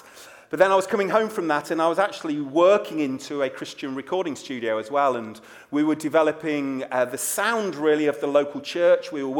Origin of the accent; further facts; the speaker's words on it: United Kingdom; As you can tell, I'm a Brit, and what an honour it is to be here.